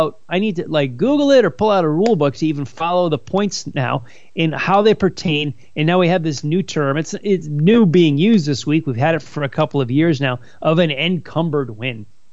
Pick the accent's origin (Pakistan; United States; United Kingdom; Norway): United States; Connecticut; our man David Gravel from my home state of Connecticut